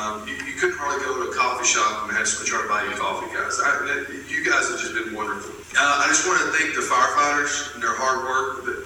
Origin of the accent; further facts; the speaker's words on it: Texas, United States; I'm not local. I'm from East Texas, y'all.